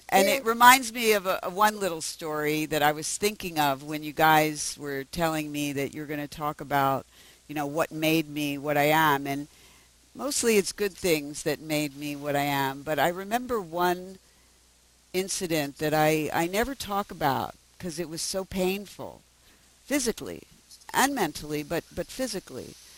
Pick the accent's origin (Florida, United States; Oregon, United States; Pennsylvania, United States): Pennsylvania, United States; Philadelphia; I grew up in Philadelphia, so we had a lot of snow.